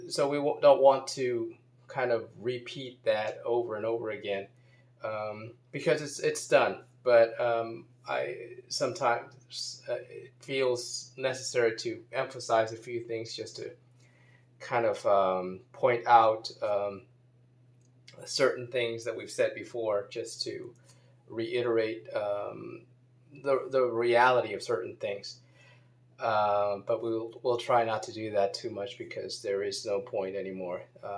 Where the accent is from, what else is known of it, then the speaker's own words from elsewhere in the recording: Baltimore, Maryland, United States; I grew up in Baltimore in Maryland, and I used to be a University of Maryland Terrapins fan.